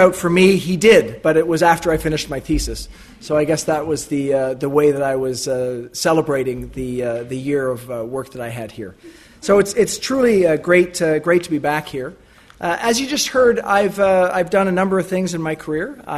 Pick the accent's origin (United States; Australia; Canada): Canada; as a Canadian coming abroad to someone and he's your tutor